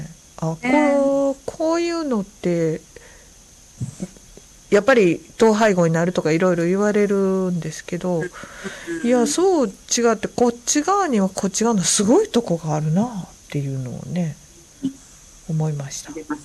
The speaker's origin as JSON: {"language": "Japanese", "town": "Kobe", "region": "Hyogo", "country": "Japan", "tie": "born or raised there", "said": "私も神戸生まれの神戸育ちなので、よくこうふるさとのなんとかとかって言われてもここやしなってずっと生まれて育ってるしっていう"}